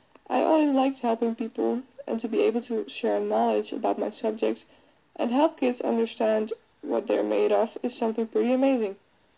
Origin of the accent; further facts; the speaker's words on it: Netherlands; I am 20 years old and I am from the Netherlands. My school is located in Amsterdam, which is about an hour and a half from where I live. I live in the north of Holland